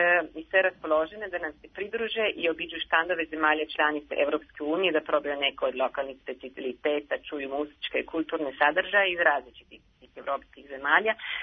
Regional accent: Slovenia; Serbian is a second language; A za mene koja dolazim iz Zelene Slovenije

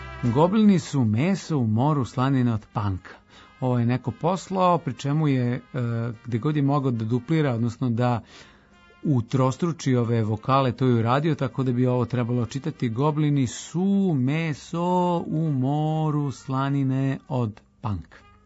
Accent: Bosnia & Herzegovina; Reč jednina kod nas u Bosni zvuči kao nadimak nekog precoljka od metar i žilet.

